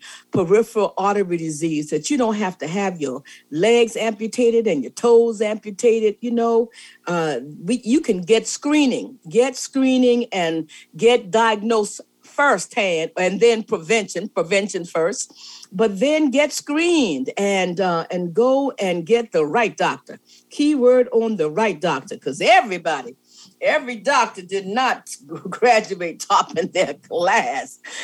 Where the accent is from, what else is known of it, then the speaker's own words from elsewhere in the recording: South Carolina, United States; I'm in and out of South Carolina all the time because, you know, I'm from the Low Country and I just love the Low Country.